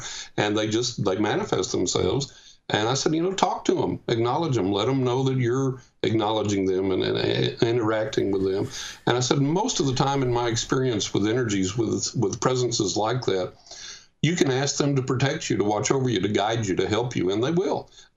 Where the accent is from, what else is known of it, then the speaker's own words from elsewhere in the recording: Texas, United States; accent: Texas; I grew up in West Texas, and I got that Texas accent still.